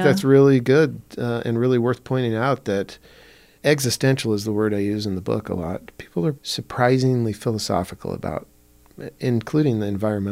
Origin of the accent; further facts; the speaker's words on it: Helena, Montana, United States; also born or lived in Butte; I grew up in Helena, but I was born in Butte, and all of my extended family still lives there.